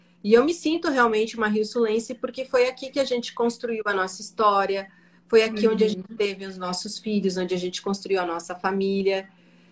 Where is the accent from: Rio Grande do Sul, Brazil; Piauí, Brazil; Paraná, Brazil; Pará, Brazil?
Rio Grande do Sul, Brazil; now in Rio do Sul, Brazil; eu sou gaúcha, né? Eu estudei, eu fiz o meu cursinho, eu fiz a minha escola, eu fiz em Porto Alegre.